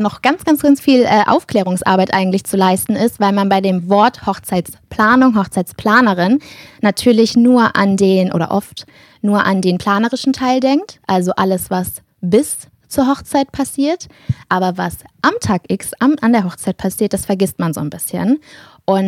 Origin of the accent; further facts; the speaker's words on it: Buchholz in der Nordheide, Lower Saxony, Germany; Ich komme aus Buchholz in der Nordheide. Den dir das nicht sagt, das liegt etwas südlich von Hamburg, gehört aber schon zu Niedersachsen.